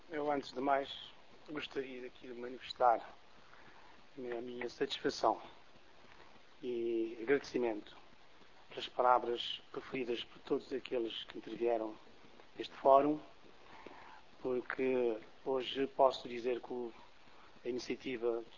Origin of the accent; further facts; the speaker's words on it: Cape Verde; essa aproximação quase que natural que nós sentimos como cabo-verdianos em relação à Europa